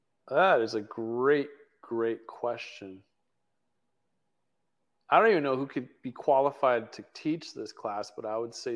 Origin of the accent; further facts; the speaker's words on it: Canada; And man, I'm from Canada, man.